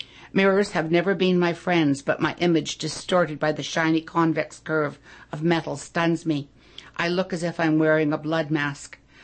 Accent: Ontario, Canada; I'm from Ontario.

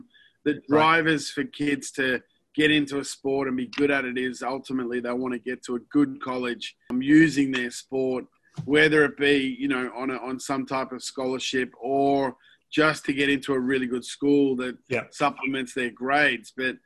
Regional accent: South Africa; born there; I was born in South Africa.

